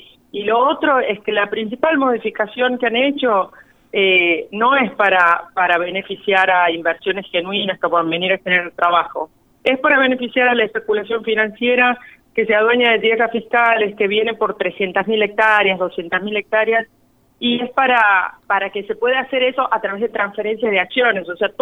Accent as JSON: {"language": "Spanish", "region": "Santiago del Estero", "country": "Argentina", "said": "yo soy de Santiago del Estero"}